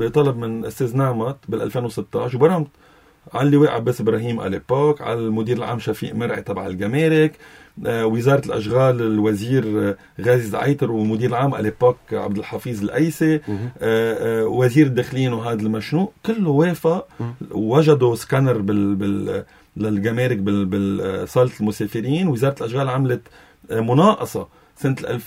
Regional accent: Lebanon; نحن كلبنانيين

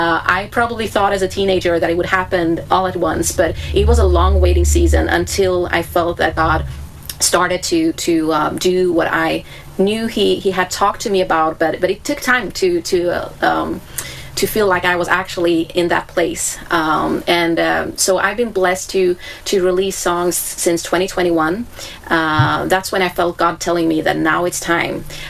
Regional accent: Sweden; I was, yes. Born and raised in Sweden.

